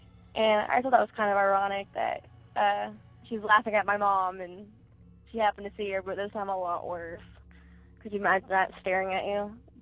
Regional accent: Tulsa, Oklahoma, United States; I'm from Tulsa, Oklahoma

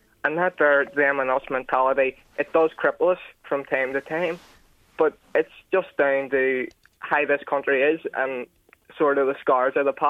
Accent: Northern Ireland, United Kingdom; Now, I'm from the Westland, and we don't even have a shop.

